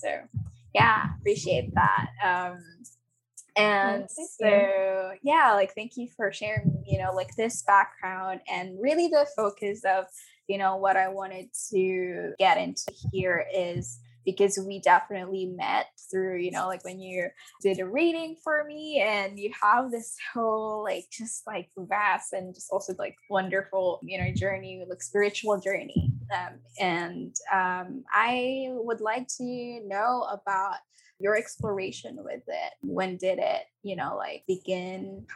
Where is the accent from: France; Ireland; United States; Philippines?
Philippines; I am a Filipino and these is like my people and this is like my community